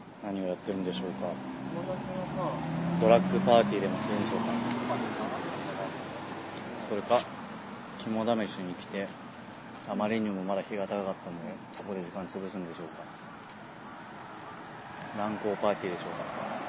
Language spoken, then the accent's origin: Japanese; Fukushima, Japan; 僕の実家はそう、あの福島だけど、だから田舎っちゃ田舎なんだけど、東北だから